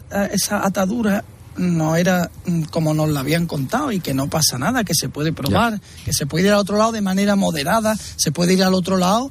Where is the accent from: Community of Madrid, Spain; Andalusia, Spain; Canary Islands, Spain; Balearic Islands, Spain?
Andalusia, Spain; Dos Hermanas; Los que somos de allí, yo soy de Dos Hermanas, criado, nacido y criado en Dos Hermanas